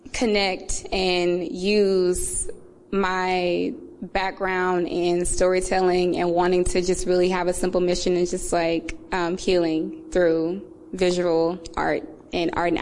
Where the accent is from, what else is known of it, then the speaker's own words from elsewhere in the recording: Houston, Texas, United States; I'm born and raised in Third Ward.